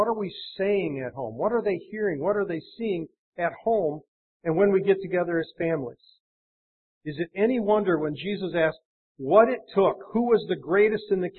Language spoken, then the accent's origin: English; Portage, Michigan, United States; I was raised in the 60s when racial tension was high. I was raised in the Kalamazoo area, in Portage in particular.